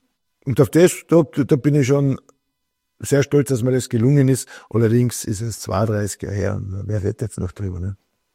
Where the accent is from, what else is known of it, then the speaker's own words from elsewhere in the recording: Hermagor, Carinthia, Austria; wo viel von Hermagor dort waren, von meiner Heimatstadt und in der Heimat.